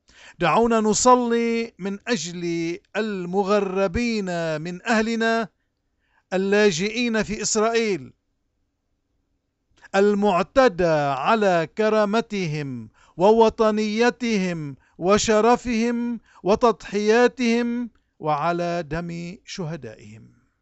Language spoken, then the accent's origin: Arabic; Lebanon; أنت وأنت ونحن جميعا من لبنان، واللبناني صاحب رسالة.